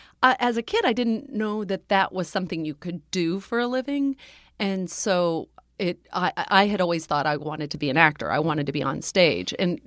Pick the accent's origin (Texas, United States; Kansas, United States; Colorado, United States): Texas, United States; also born or lived in Ohio / New York; I was living in Ohio. I'm not from Ohio. I'm from Texas.